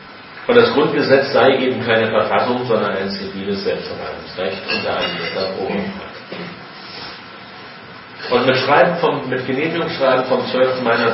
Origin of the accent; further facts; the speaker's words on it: Berlin, Germany; Ich selbst bin gebürtiger Westberliner, aber mit einem Bein in der DDR aufgewachsen, weil die ganze Familie hier ringsum, im südlichen Stadtrand, Dahme, Mark, Altmark, ansässig ist.